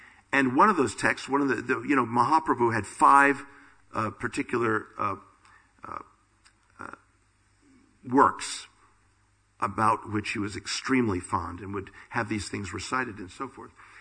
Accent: United States; First, you'll forgive me that I'm American, right?

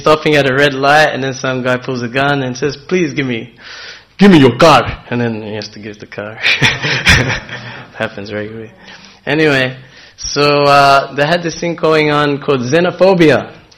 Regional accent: Melbourne, Victoria, Australia; In Australia, in my hometown, in Melbourne, they have a thing called White Night.

